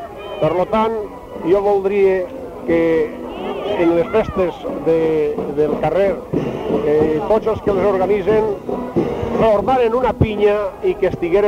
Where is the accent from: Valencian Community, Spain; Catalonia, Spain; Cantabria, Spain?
Valencian Community, Spain; Castellón de la Plana; com a bon castellonenc tinc que manifestar que el meu desig seria que tots els carrers de Castelló tingueren una tradició com la que este manté.